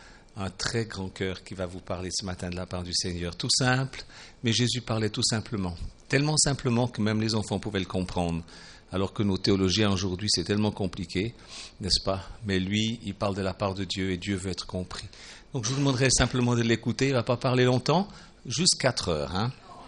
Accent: Switzerland; Parce que chez nous, en Suisse

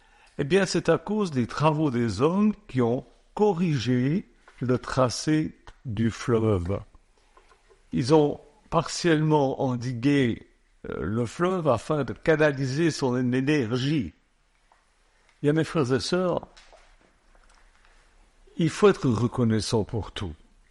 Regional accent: Switzerland; moved away as an adult; now in France; moi aussi, comme le Rhône, j'ai quitté la Suisse et je suis venu, comme le Rhône, en France.

